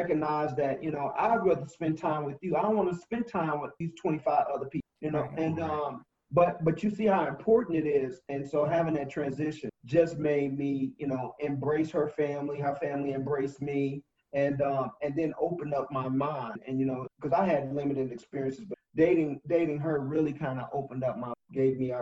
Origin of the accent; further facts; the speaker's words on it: Chicago, Illinois, United States; I mean, I grew up in Englewood in Chicago. It's the south side part of the city, for those of you who are listening.